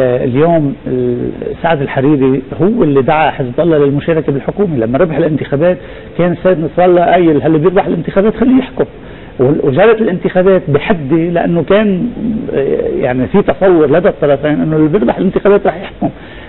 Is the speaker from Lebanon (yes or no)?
yes; Lebanon; فإذن رجع العقل لراسنا كلبنانيين، رجع العقل لراسنا